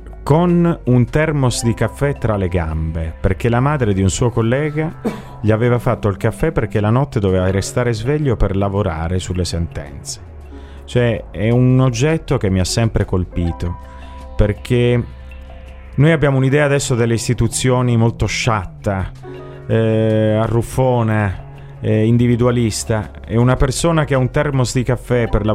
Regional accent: Turin, Piedmont, Italy; Io sono torinese

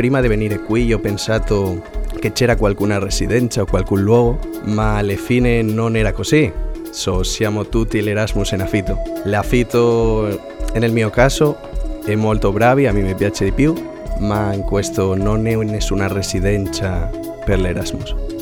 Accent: Oviedo, Asturias, Spain; Italian is a second language; now in Cagliari, Italy; io che vengo dalla Spagna e la mia città che è Oviedo è la più pulita della Spagna

